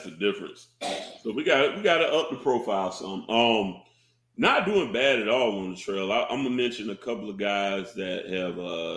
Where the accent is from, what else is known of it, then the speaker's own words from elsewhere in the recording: Savannah, Georgia, United States; I'm from Savannah. Man, Bulldogs run rampant here. You know, and we 4 hours away from Athens, right?